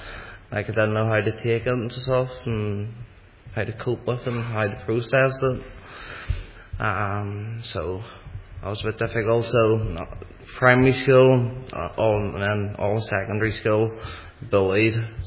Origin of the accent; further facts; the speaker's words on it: Monkstown, Northern Ireland, United Kingdom; So I was brought up in Monkstown, living with my nanny and my granda.